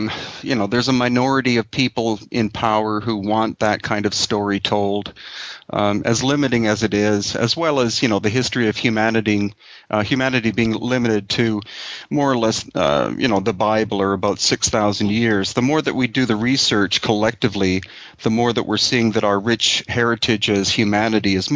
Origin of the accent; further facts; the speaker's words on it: British Columbia, Canada; also born or lived in Minnesota; Basically, I grew up on the west coast of Canada, though I was born in Minnesota.